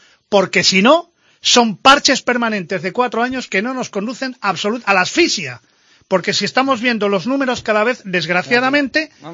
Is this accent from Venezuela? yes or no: no; Cantabria, Spain; Y como cántabro, que ahora quiero tocar